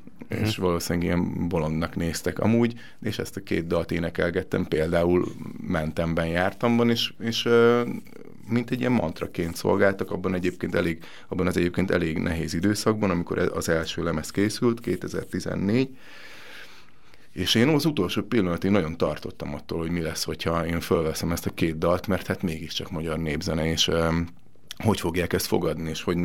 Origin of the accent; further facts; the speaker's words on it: Hungary; Mint magyar, ez talán egy kicsit szomorú